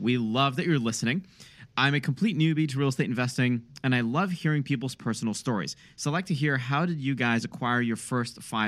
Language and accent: English; Detroit, Michigan, United States; but I'm from Detroit. Like, I've invested in Detroit, inner city neighborhoods.